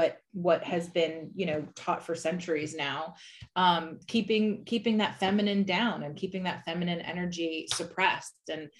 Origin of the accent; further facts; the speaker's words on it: Richwood, New Jersey, United States; I know we grew up in South Jersey too. We grew up in Richwood